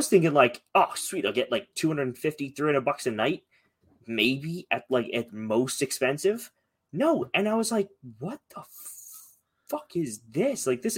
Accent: Ireland; I'll just be like a leprechaun, but like unlike Notre Dame's mascot, I'm actually Irish.

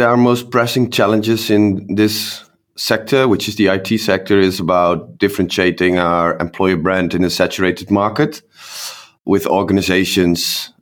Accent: Netherlands; We're from the Netherlands.

